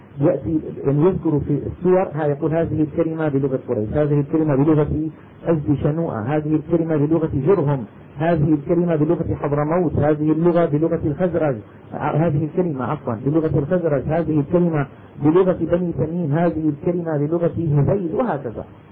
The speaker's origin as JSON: {"language": "Arabic", "town": "Damascus", "region": "Damascus Governorate", "country": "Syria", "said": "أنا مثلا دمشقي"}